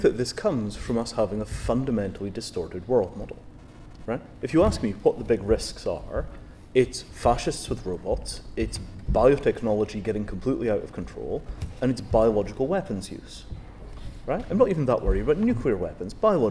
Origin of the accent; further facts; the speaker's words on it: Hawick, Scotland, United Kingdom; I grew up in Hoyk.